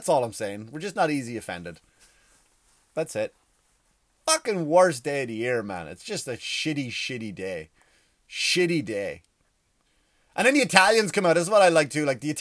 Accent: Ireland; But we're Irish, we don't give a shit.

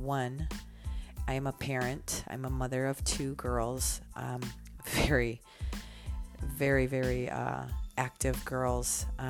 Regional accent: Chicago, Illinois, United States; I live just outside of Chicago, born and raised in Chicago, have had the honor and the pleasure to travel.

